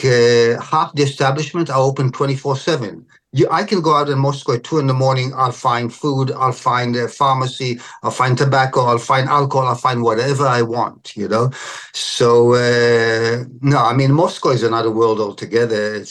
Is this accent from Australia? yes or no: yes; Australia; I'm from Australia